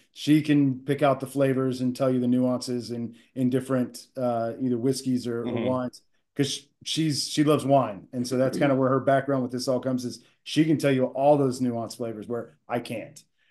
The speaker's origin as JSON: {"language": "English", "town": "Springfield", "region": "Virginia", "country": "United States", "said": "Just outside of D.C. in Springfield, Virginia."}